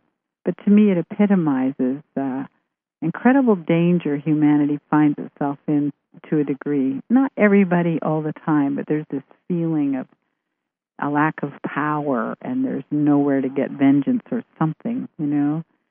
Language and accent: English; Vancouver, British Columbia, Canada; we live just a short distance from Vancouver. It's my hometown.